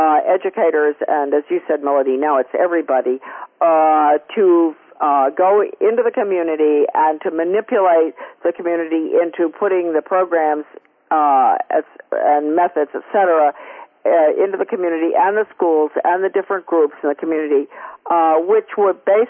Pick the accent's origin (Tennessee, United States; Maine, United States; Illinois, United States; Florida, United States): Maine, United States; Bath; let's talk about my hometown, former hometown. Bath, Maine, they build ships, huh?